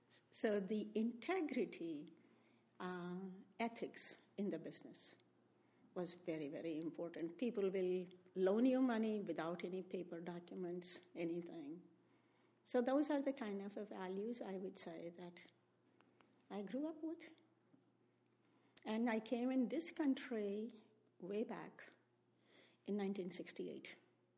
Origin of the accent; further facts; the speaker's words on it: Kolkata, West Bengal, India; Well, I'm originally from India. I was born in Calcutta, India. And I come from an ethnic community known as Marwaris, which means that we are from the state of Rajasthan.